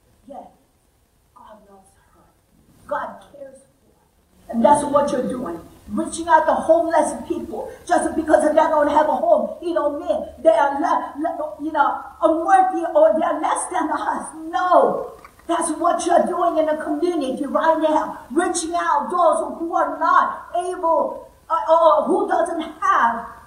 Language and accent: English; Ireland; you know, I'm from Ireland, you know, this is a very fancy technology, you know.